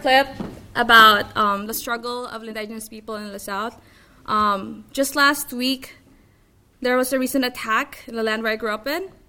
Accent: Mindanao, Philippines; in my country, in the island where I grew up in Mindanao.

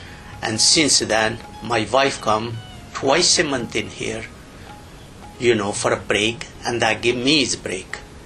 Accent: Bristol, South West England, United Kingdom; I'm from Bristol, South Gloucester.

